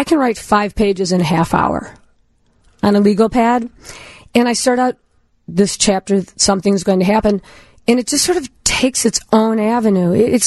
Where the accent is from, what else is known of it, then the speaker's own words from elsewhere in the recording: Northbrook, Illinois, United States; Well, I'm from Northbrook originally. And in a group, same as anybody else, Catholic, though